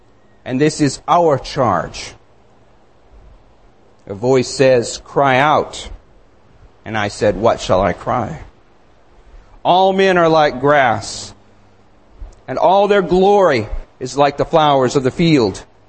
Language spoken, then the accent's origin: English; United States; Because I am an American, I have a right to speak on any issue that affects my country